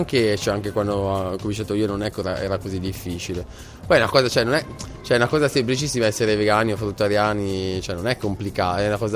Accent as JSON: {"language": "Italian", "town": "Milan", "region": "Lombardy", "country": "Italy", "said": "io sono di Milano"}